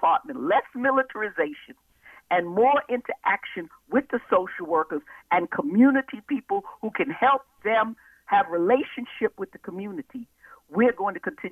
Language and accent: English; New York City, New York, United States; I come from New York City.